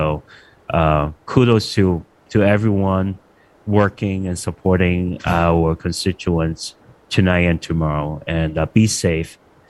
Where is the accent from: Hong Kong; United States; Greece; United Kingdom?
Hong Kong; I think China and also my hometown, Hong Kong, there will be shelter in place.